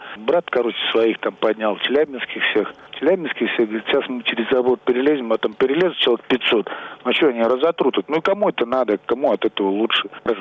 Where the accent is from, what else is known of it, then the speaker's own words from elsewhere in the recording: Ural, Russia; Ну я с Урала, эти астраханские, там все местные.